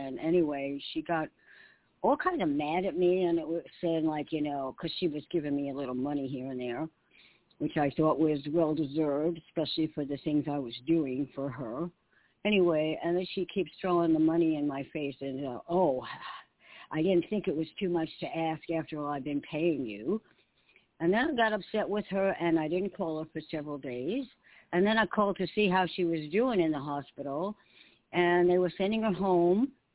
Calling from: New York, United States; in New York.

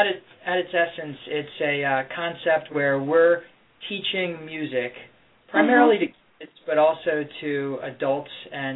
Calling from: Bethesda, Maryland, United States; I'm actually calling from our headquarters in Bethesda, Maryland.

